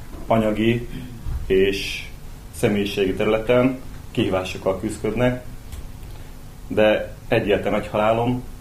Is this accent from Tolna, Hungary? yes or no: yes; Magyarkeszi, Tolna, Hungary; now in Budapest, Hungary; Magyar keszi gyerek vagyok, magyar keszin születtem.